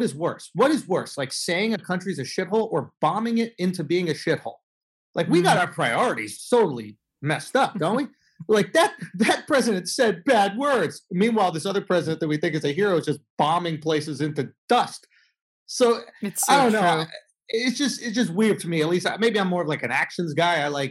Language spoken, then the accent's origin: English; Manhattan, New York, United States; New York. I grew up in Manhattan.